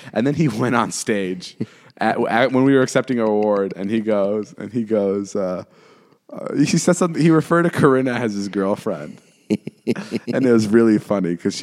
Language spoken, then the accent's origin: English; Slovakia; my dad, we're from Slovakia